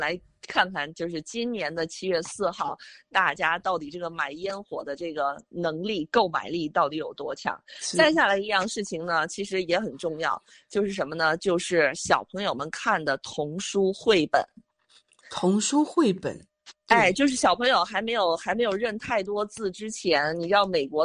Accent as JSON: {"language": "Chinese", "country": "China"}